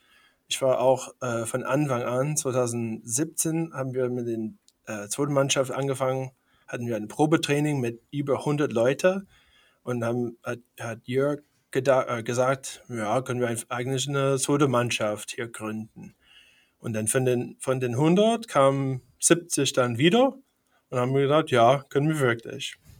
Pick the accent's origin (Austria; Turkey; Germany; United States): United States; Schaumburg, Illinois; Ich komme aus Schaumburg, Illinois, in der Nähe von Chicago. Ich bin 39 Jahre alt.